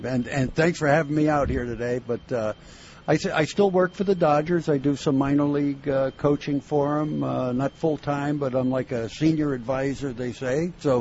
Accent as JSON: {"language": "English", "town": "Hialeah", "region": "Florida", "country": "United States", "tie": "born or raised there", "said": "it was really cool to come home, to get, for me, to pitch the first game for the Marlins growing up in Hialeah, you know, and Joe Robbie Stadium was 10 miles from my high school, so it was really special."}